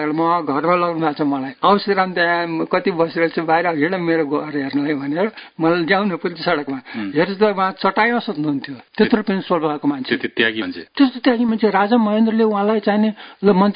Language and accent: Nepali; Siraha, Madhesh Province, Nepal; मेरो घर सिराहा हो।